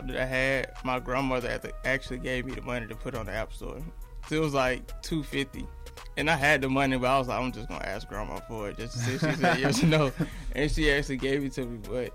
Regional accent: Tuskegee, Alabama, United States; Yeah, I'm from Tuskegee initially, and I started going to school in Montgomery fifth grade.

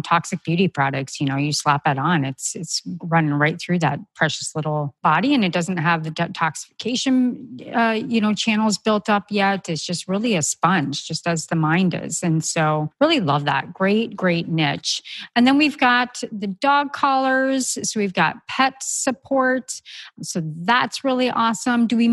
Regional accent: Minnesota, United States; I'm so Minnesotan.

